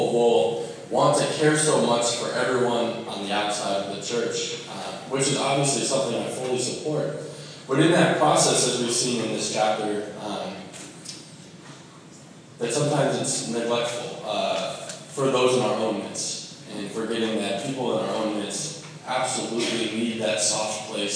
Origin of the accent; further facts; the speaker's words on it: Iowa, United States; But when I came to this place, I came from Iowa. Iowa is a very different state than Washington.